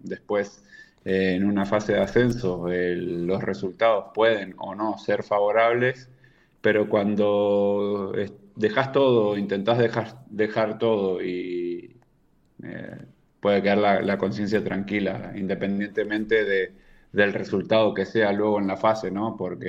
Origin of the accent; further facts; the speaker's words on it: Andalusia, Spain; Nosotros varios somos de Antequera, entonces cada vez que hacíamos algo o sea, somos de Málaga, perdón